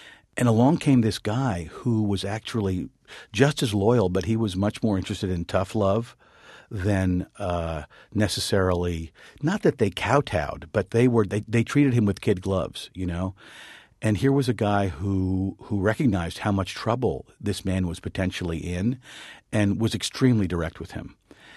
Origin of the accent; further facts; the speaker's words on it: Washington, District of Columbia, United States; fortunately, my father was a career diplomat. I grew up in Washington.